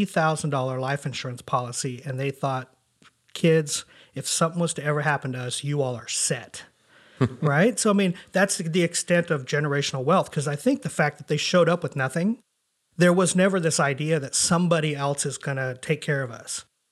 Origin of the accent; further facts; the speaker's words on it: India; I've never seen this movie. I'm Indian. I should probably watch it.